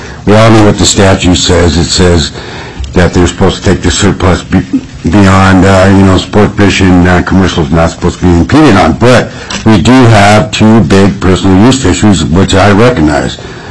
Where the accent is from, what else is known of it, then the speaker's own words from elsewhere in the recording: Alaska, United States; I was born and raised in Alaska. I'm a third-generation fisherman.